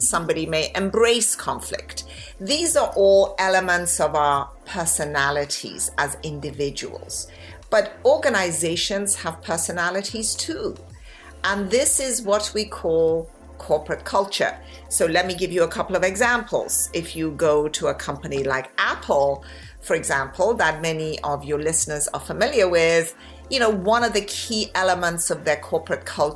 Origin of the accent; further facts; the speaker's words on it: England, United Kingdom; moved away as an adult; also born or lived in Iran; now in United States; I'm Persian by birth. I grew up in England and finished my education in the UK. And then I came over here to California